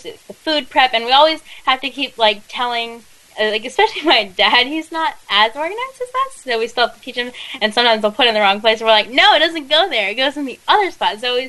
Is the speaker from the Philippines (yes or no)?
yes; Philippines; I mean, I'm Filipino, so I should definitely try that.